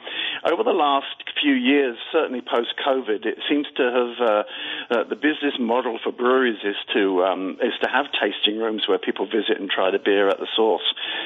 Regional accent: Scotland, United Kingdom; But beers I drank growing up in Scotland weren't necessarily sweet.

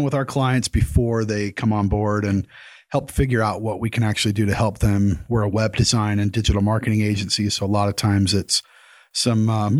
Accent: Montpelier, Idaho, United States; I grew up in Bear Lake. I'm a Montpelier, Idaho kid.

